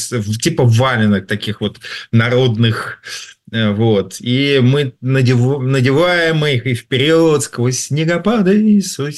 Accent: Moscow, Russia; Мы, простые москвичи, надеваем, так сказать, свои ботфорты

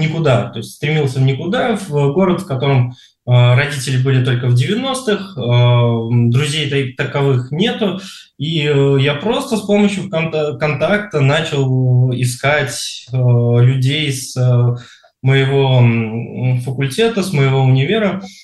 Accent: Tashkent, Uzbekistan; Дело в том, что я рос в Ташкенте, в Узбекистане

